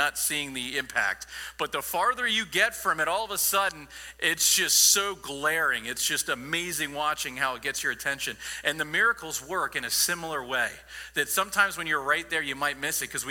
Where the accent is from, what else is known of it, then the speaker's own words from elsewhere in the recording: Falston, Maryland, United States; also born or lived in Houston, United States / Louisiana, United States; grew up in Falston, Maryland, but no one has any clue where Falston is. And so I always tell people I grew up in Bel Air. I was born in Texas, Houston, Texas. I lived 2 years in Louisiana